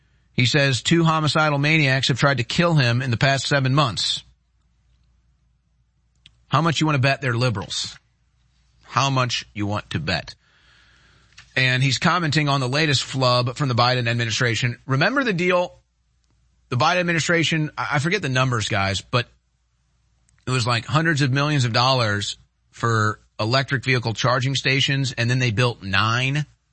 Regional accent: St. Louis, Missouri, United States; now in Austin, United States; I grew up in St. Louis. We still got 100 degree days.

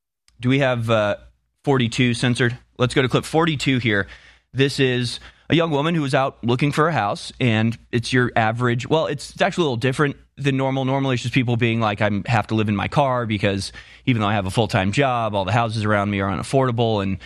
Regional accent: United States; As many as I want and can afford, actually. I'm an American, thank you.

